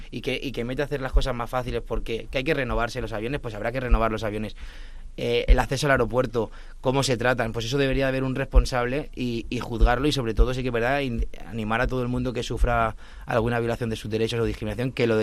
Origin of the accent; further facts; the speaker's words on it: Alicante, Valencian Community, Spain; yo soy de Alicante